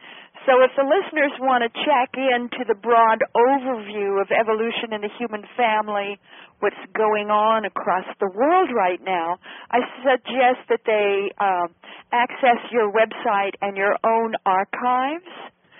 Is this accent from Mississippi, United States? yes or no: no; Idaho, United States; Of course, I'm from Idaho and Bruno country, and Bruno Jasper is, you know, my kind of stone from my kind of people and my kind of country.